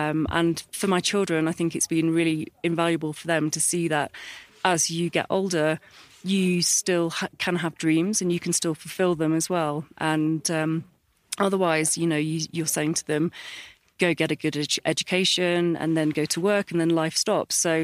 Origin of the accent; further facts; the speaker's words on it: Oxford, South East England, United Kingdom; I come from Oxford in the UK. So a really nice city, quite close to London, quite famous for the university, and not very famous for its mountains.